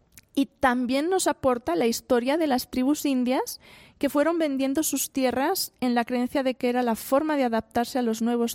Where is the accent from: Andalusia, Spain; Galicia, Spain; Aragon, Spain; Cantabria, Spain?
Aragon, Spain; es de mi tierra, es de Aragón, norte de España